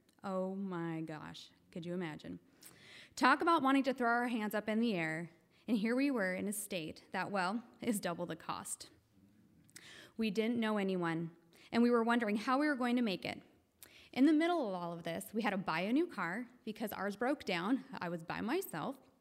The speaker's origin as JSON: {"language": "English", "region": "Idaho", "country": "United States", "tie": "born there", "said": "I was born in Idaho, as many of you know, and I was the oldest of two children."}